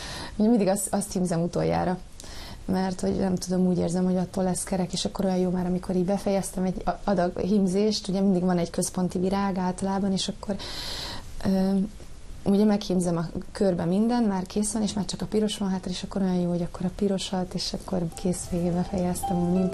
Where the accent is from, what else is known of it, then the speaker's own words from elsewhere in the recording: Hungary; Az ötlet onnan jött, ugye, hogy Dóri is magyar, én is magyar vagyok, a gyerekeim is magyarok, a férjem is magyar